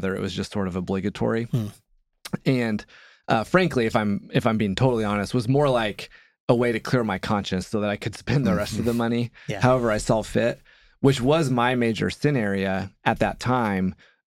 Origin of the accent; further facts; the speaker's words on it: Indiana, United States; Now, keep in mind, growing up in Indiana, we're a basketball state.